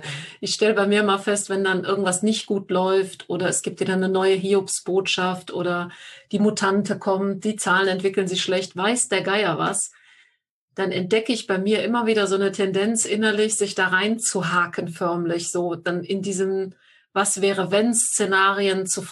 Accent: Düren, North Rhine-Westphalia, Germany; die Stadt, die er beschreibt, das ist meine Heimatstadt Düren. Und die ist nach Dresden die meist zerstörte Stadt in Deutschland gewesen.

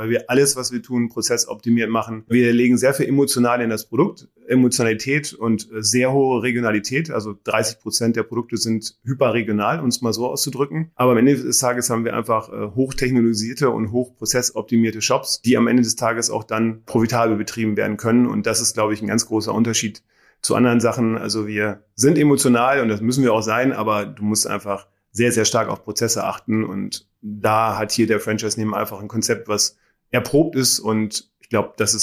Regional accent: Haselünne, Lower Saxony, Germany; Ja, ich bin Norddeutscher. Ich komme aus dem Emsland, geboren in Hasselünne.

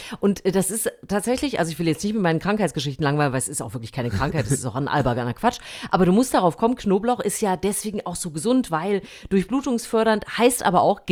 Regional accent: Thuringia, Germany; so hieß das bei uns in Thüringen auch.

